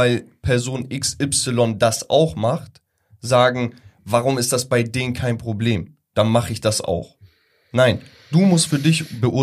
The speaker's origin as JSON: {"language": "German", "country": "Turkey", "said": "ich gehe da nicht einfach hin und sage, ey, ich bin Türke"}